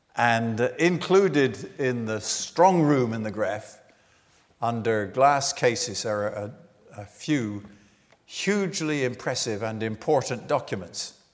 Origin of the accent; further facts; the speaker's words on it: Guernsey; also born or lived in Hebrides, Scotland; I was born and raised in the Channel Islands.